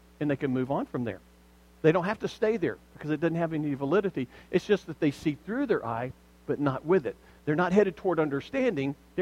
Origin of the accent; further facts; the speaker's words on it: Alabama, United States; Of course, I grew up in Alabama, we didn't have a whole lot to worship, period